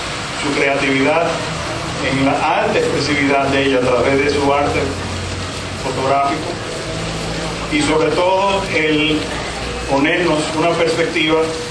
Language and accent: Spanish; Dominican Republic; Y nosotros, de aquí, estamos acostumbrados al colorido, a diario. Nacimos y nos movemos entre colores.